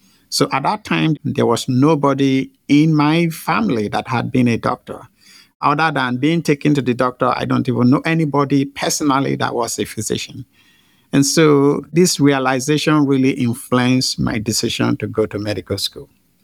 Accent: Nigeria; First, as you noted, I grew up in Nigeria.

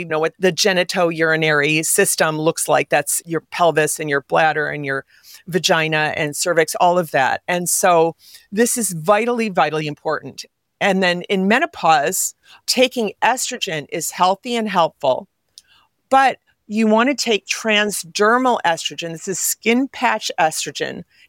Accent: Midwest, United States; I'm from the Midwest. I'm a nice person.

